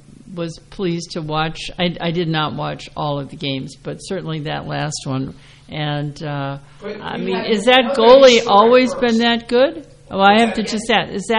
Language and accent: English; Midwest, United States; See, now, I grew up in the Midwest, and I was never that thrilled with St. Louis.